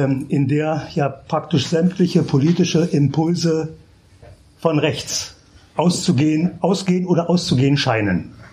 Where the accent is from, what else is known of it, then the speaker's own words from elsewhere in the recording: Hennigsdorf, Brandenburg, Germany; born there; geboren bin ich in Hennigsdorf, das ist eine kleine Stadt im Nordwesten von Berlin, eine Industriestadt